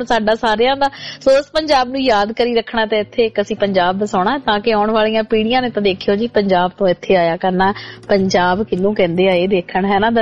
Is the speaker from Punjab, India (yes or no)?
yes; Punjab, India; ਮੇਰੇ ਲਈ ਪੰਜਾਬ ਮੇਰਾ ਪਿੰਡ ਆ